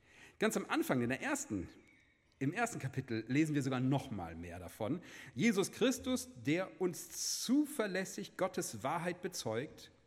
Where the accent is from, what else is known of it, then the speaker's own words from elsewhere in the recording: Germany; Ich bin irgendwie doch nicht so britisch. Ich bin Deutscher und wir haben keinen König, oder?